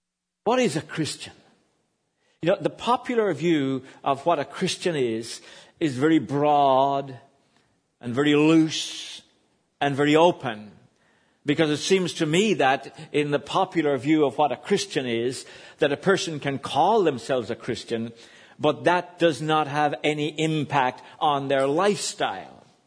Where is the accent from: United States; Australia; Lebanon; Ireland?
Ireland; I grew up in Southern Ireland, as has been mentioned.